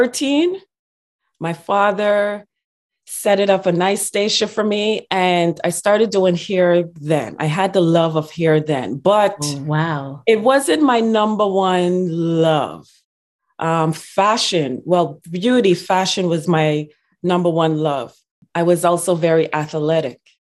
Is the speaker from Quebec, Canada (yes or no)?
no; Ottawa, Ontario, Canada; No, I grew up in Ottawa.